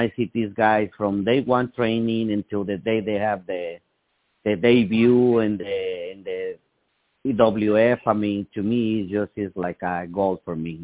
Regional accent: Mexico City, Mexico; now in United States; I'm from Mexico City, Mexico. Currently, I train at San Bernardino, California

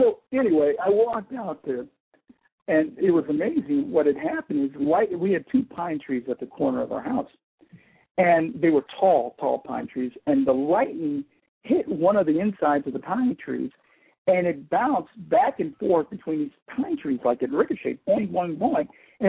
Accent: California, United States; I'm from Southern California.

